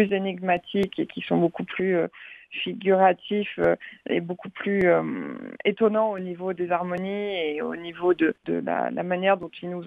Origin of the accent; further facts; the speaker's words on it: France; born there; j'ai du sang russe beaucoup en moi, même si je suis née en France et j'ai un nom très français et j'ai une culture française, mais ma famille vient de là-bas et j'ai grandi avec aussi d'une certaine façon la culture russe et la musique russe.